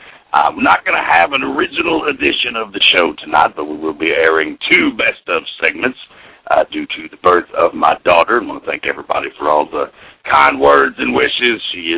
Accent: Chattanooga, Tennessee, United States; He'll be coming here to my hometown, Chattanooga, Tennessee, on December the 17th at the Honest Pint.

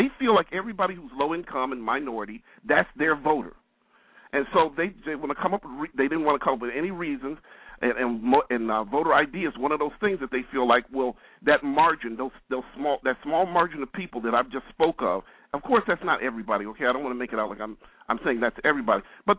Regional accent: Chicago, Illinois, United States; No, actually, I'm from Chicago.

